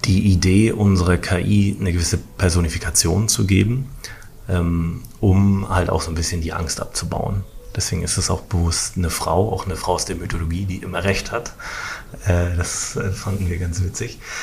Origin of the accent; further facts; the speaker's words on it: Mecklenburg-Vorpommern, Germany; als Mecklenburger ist es halt ein anderes Thema, weil du bist das irgendwie gewohnt.